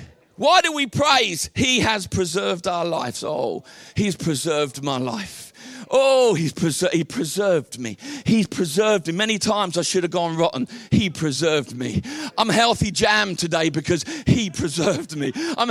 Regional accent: England, United Kingdom; I'm English, and I know I'm meant to preach all nice and quiet

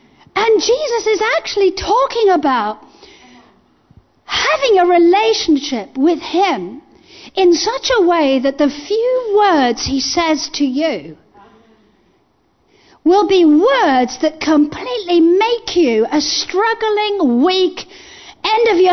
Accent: Zimbabwe; I grew up in Africa, in Zimbabwe. And my father was a policeman, and we lived on what they called a police camp.

